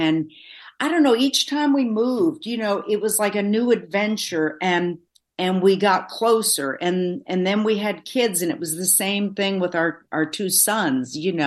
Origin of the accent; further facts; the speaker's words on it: Vermont, United States; It was only when we went home to, we're both from Vermont, we go back home to Vermont